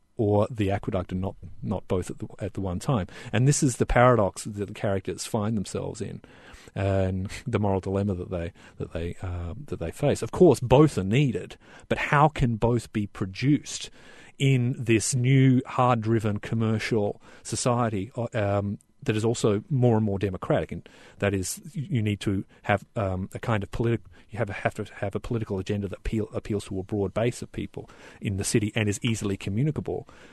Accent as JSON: {"language": "English", "country": "Australia", "said": "fact of my accent, I'm an Australian"}